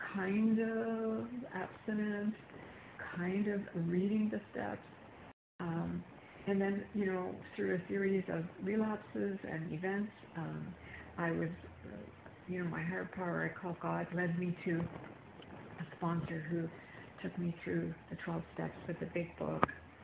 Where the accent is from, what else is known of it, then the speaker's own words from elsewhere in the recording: Manitoba, Canada; And I am from Manitoba, Canada.